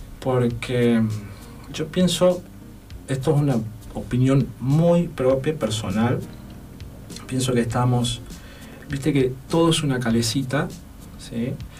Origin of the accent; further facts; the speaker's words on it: Villa Mercedes, San Luis, Argentina; moved away; Es más, yo no soy de acá, yo soy de Mercedes San Luis.